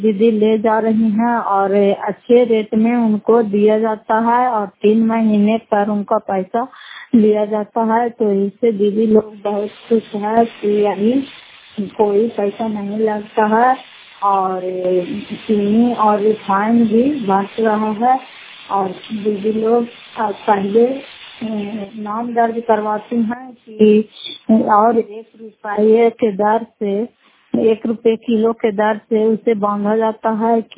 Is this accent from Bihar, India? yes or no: yes; Bihar, India; नगर फतेहपुर पंचायत मकरौता जिला नालंदा खरा कस्बा ब्लॉक की निवासी हूँ।